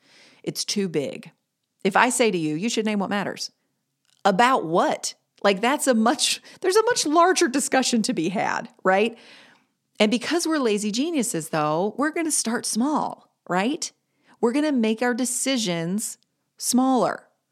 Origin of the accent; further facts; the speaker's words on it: Greensboro, North Carolina, United States; The other two events are in DC and Greensboro, my hometown.